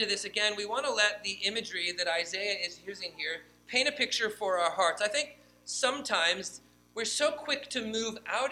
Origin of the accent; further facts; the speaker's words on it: California, United States; I'm from Northern California, so when I think of the wilderness, I think of the great outdoors.